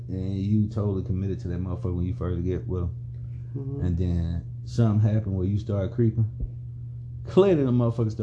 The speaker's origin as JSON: {"language": "English", "town": "Atlanta", "region": "Georgia", "country": "United States", "tie": "born or raised there", "said": "I grew up in Atlanta."}